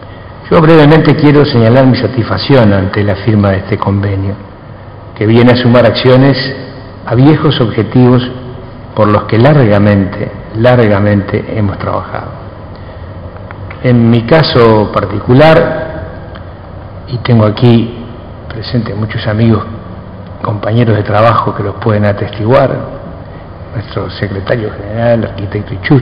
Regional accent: Montevideo, Uruguay; como montevideano en primer término

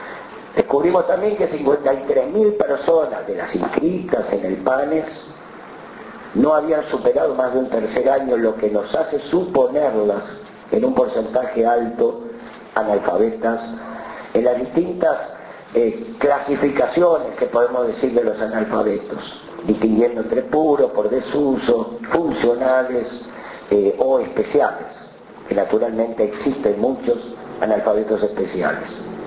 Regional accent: Uruguay; acá somos maestros uruguayos, tenemos un excelente cuerpo docente

